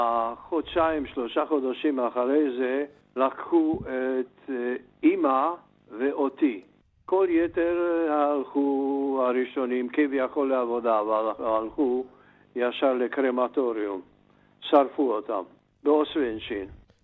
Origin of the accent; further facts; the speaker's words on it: Žilina, Žilina Region, Slovakia; now in Israel; גדלתי בעיר ז'ילינה בצ'כוסלובקיה. אז הייתי ב-1942, הייתי בן 13.